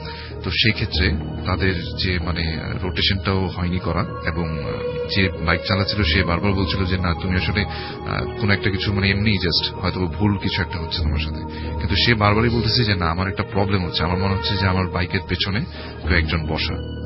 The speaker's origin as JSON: {"language": "Bangla", "town": "Dhaka", "region": "Dhaka Division", "country": "Bangladesh", "said": "পুরান ঢাকা থেকে এসেছি।"}